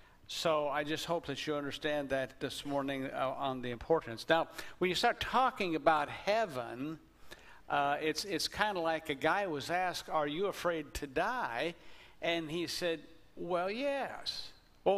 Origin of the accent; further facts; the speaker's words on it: Baird, Texas, United States; my hometown of Baird